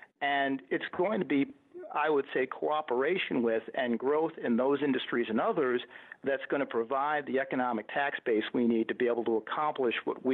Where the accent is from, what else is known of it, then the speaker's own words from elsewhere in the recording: Buffalo, New York, United States; you know, I grew up in Buffalo, as I said. My dad worked at the Chevy plant in Buffalo, and we grew up in a working-class neighborhood on the east side of Buffalo.